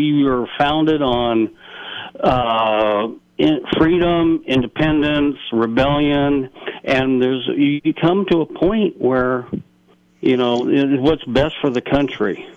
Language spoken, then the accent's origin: English; Montana, United States; Yeah, but I'm from southwestern Montana, and I grew up on the Big Hole River